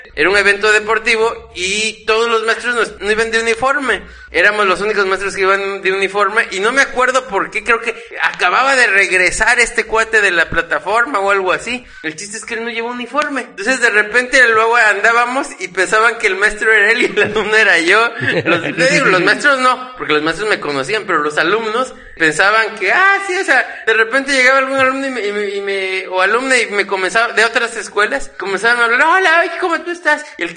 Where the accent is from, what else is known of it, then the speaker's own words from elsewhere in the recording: Veracruz, Mexico; más que como jarochos levantamos mucho la voz. Uh-huh. Los jarochos hablamos